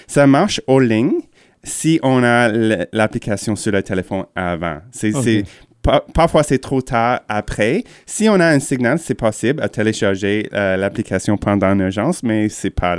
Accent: Windsor, Ontario, Canada; quand j'ai grandi à Windsor et personne n'a les pneus d'hiver là-bas.

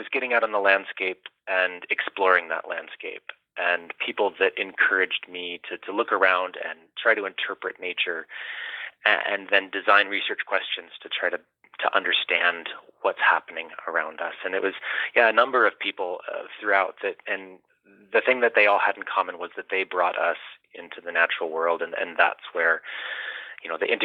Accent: Alaska, United States; I grew up in Alaska and had the opportunity to study glaciers in person as a high school student.

